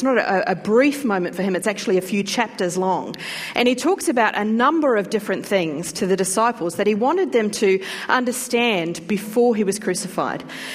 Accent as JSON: {"language": "English", "country": "New Zealand", "accent": "Kiwi", "said": "Do you know, when I listen to Kiwis speak, my accent comes back? So I'm very sorry. Here's my apologies at the beginning that I might start to sound a little bit Kiwi"}